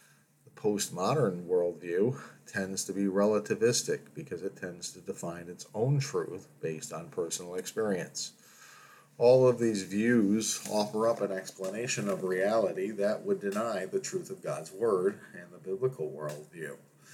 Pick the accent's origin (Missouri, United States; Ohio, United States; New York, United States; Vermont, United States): New York, United States; as this New Yorker was delighted to be experiencing 80 degrees and sunshine